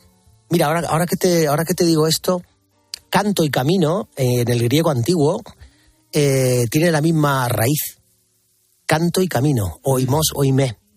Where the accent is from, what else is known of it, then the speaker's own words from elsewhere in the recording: Málaga, Andalusia, Spain; now in Madrid, Spain; yo soy un malagueño adoptado por Madrid. Ahora ya contando años, llevo más años viviendo en esta ciudad que años tenía cuando me fui de la mía, aunque sí que es verdad que tengo mi casita en mi tierra malagueña